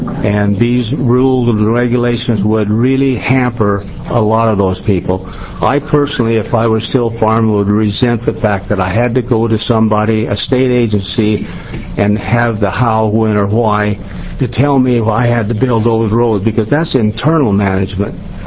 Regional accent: Oregon, United States; born there; I was born on the Kelchis River on that farm that I operated from 52 until last spring.

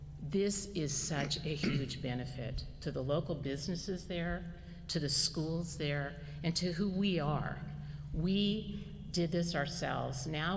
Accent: Burns, Oregon, United States; I'm from Harney County, Burns Hines, Oregon.

